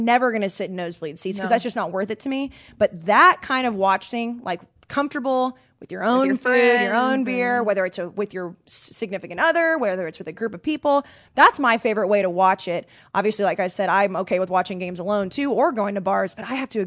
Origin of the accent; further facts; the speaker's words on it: Dallas, Texas, United States; I'm from Dallas and I still laugh at that.